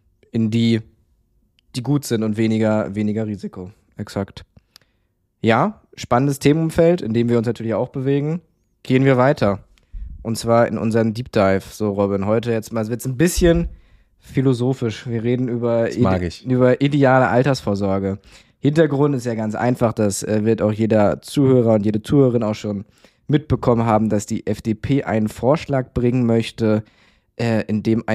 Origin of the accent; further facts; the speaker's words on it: Lower Saxony, Germany; In Niedersachsen, wo ich herkomme